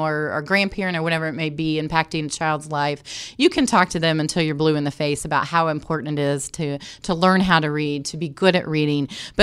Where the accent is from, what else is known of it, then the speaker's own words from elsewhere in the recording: Indianapolis, Indiana, United States; I was able to come back here, back home. I am from Indianapolis, and do an internship here for the Pacers